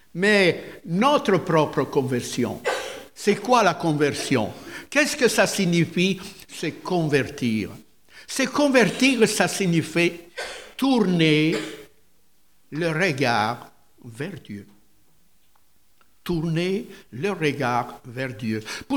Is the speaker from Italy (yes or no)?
yes; Italy; French is a second language; Chez nous en Italie, on dit « dietro front »